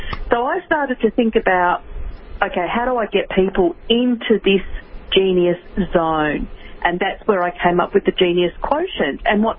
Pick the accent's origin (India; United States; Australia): Australia; Melbourne, Victoria; I'm from Melbourne in Australia